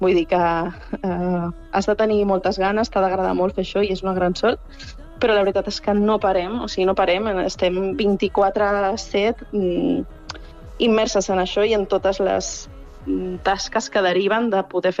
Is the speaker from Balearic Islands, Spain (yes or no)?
yes; Ibiza, Balearic Islands, Spain; Sí, sóc eivissenca jo. Encara que no tinguis accent...